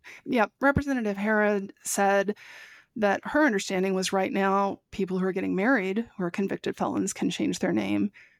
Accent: Texas, United States; I grew up in Texas and never got chiggers. Many summers in rural Texas.

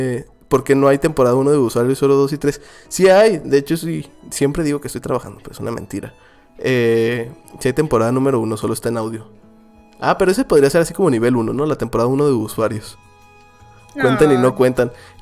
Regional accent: Oaxaca, Mexico; así que hablo un chorro de Chihuahua, pero realmente soy de Oaxaca

